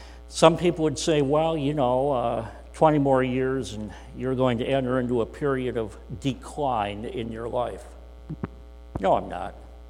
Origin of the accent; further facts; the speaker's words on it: Greenville, Michigan, United States; Found out I was from Michigan and asked me where in Michigan I was from and so on. And I was able to share, well, I was born in Greenville, Michigan.